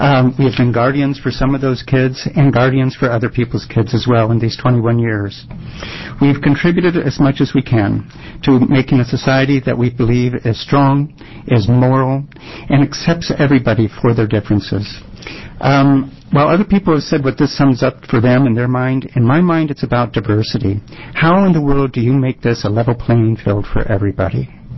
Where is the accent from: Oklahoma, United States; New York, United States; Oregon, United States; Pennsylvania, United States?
Oregon, United States; Eugene; I'm from Eugene, Oregon.